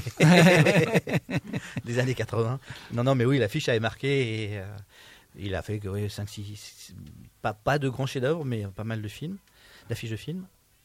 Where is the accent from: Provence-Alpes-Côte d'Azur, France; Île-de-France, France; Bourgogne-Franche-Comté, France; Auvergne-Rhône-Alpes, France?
Île-de-France, France; Paris; moved away as an adult; Moi, je suis parisien, et je suis descendu ici pour du boulot